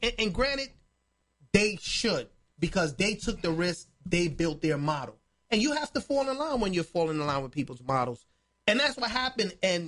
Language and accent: English; New York, United States; And I'm from New York on top of that.